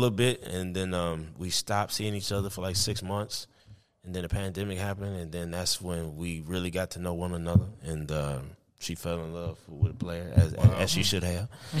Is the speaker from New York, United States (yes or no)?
no; Detroit, Michigan, United States; And then we went to Detroit because I'm from Detroit.